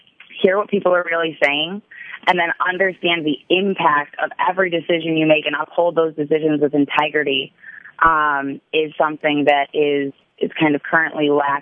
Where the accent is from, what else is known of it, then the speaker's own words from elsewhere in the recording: Ann Arbor, Michigan, United States; Well, I was raised down in Ann Arbor. Probably shouldn't say that on the air here in the Lansing area.